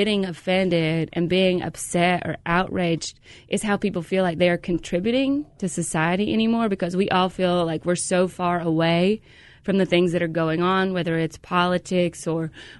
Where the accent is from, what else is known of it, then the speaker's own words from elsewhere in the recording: Georgia, United States; I probably heard the N-word more in one weekend there than I did my entire life growing up in Georgia.